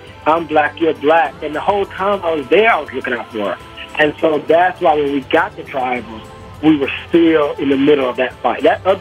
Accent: South Carolina, United States; I'm from South Carolina.

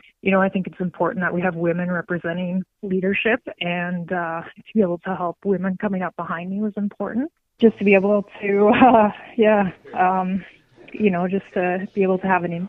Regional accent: Peterborough, Ontario, Canada; I'm from Peterborough

